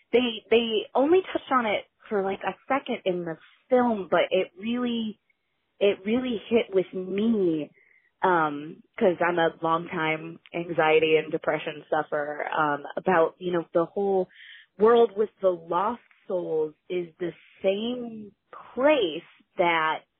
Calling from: Ohio, United States; I'm calling from Ohio about the Soul episode that I just listened to.

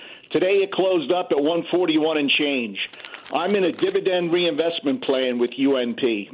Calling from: New Jersey, United States; Yes, hi, Jim. … from New Jersey.

